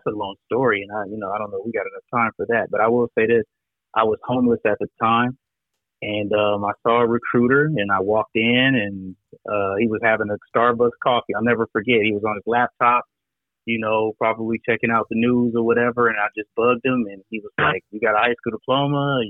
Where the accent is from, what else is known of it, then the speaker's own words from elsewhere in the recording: Rialto, California, United States; for those who don't know. I'm from Rialto, California.